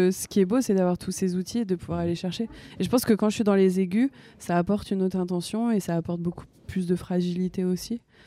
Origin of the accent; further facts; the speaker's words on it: France; born there; Non, c'est le français. C'est ma langue natale. Je suis née en France. Mais ma langue maternelle, donc la langue de ma mère, c'est l'espagnol. Donc j'ai grandi, j'ai appris le français et l'espagnol à peu près au même moment.